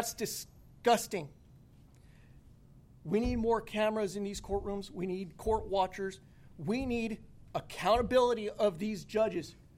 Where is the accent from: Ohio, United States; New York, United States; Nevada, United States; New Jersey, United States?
Nevada, United States; Las Vegas; moved away; when I grew up in Las Vegas and moved out here in 2019, I was raised that this America is for the people, by the people.